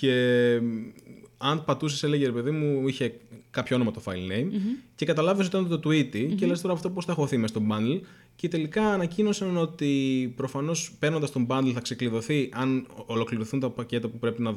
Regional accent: Greece; Ναι, επειδή είμαι Έλληνας και επειδή.

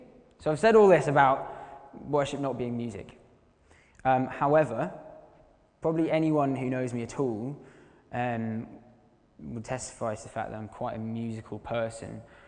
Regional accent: Yorkshire and the Humber, United Kingdom; But I grew up in West Yorkshire

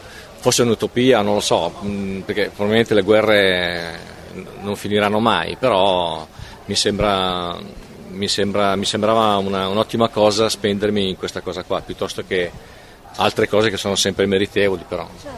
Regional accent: Milan, Lombardy, Italy; Da dove vengo? Allora, vengo da Milano.

